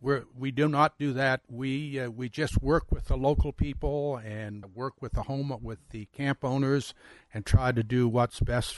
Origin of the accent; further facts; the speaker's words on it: Canada; In fact, I'm a Canadian myself